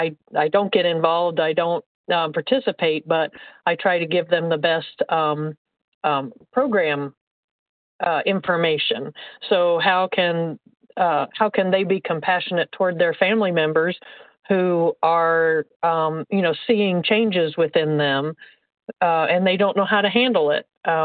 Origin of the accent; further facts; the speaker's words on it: Indiana, United States; I'm from Indiana, gratefully recovering compulsive overeater.